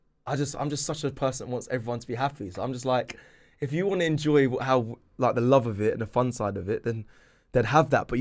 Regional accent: London, United Kingdom; born there; now in Surrey, United Kingdom; I was born in South London, where Arsenal actually started.

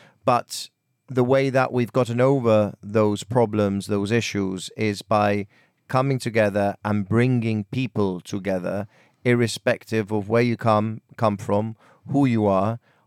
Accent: Gibraltar; Yes, we are British, but we also have our unique Gibraltarian identity that we're also very proud of.

